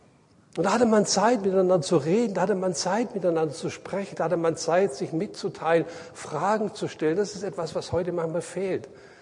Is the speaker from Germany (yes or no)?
yes; Baden-Württemberg, Germany; Ich als Schwabe würde mich da ein bisschen schwer tun